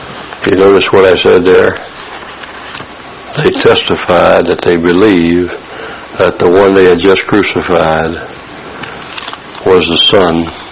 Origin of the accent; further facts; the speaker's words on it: the South, United States; accent: Southern; One of the problems of my southern accent, I guess.